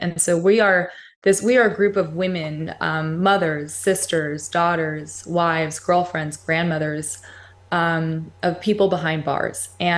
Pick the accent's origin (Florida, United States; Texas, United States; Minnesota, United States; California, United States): California, United States; Los Angeles; I am from Los Angeles.